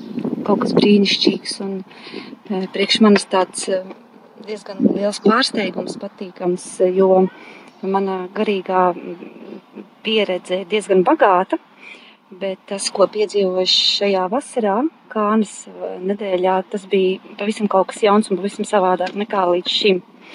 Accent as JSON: {"language": "Latvian", "town": "Krimulda", "region": "Vidzeme", "country": "Latvia", "said": "Mēs esam no Krimuldas, dzīvojam Krimuldā, piederam Siguldas katoļu draudzē."}